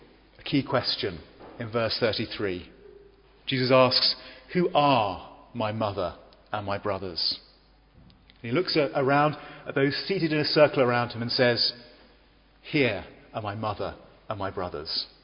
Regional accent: South West England, United Kingdom; I'm from Dorset, and this is Corfe Castle, and we enjoy going to visit there when we go back down to Dorset.

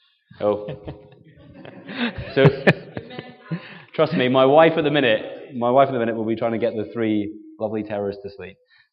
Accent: Scotland, United Kingdom; moved away as an adult; I come from Scotland originally. So I kind of was born way back in 1978 and lived in Scotland until 1996. And I kind of grew up in a I grew up in a Christian family.

